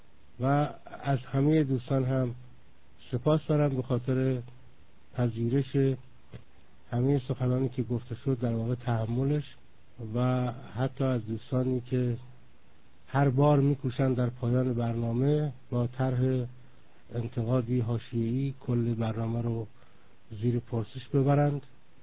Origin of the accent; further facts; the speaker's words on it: Iran; ما ایرانی هستیم، ایرانی این جهانی، لذا جهانی هستیم.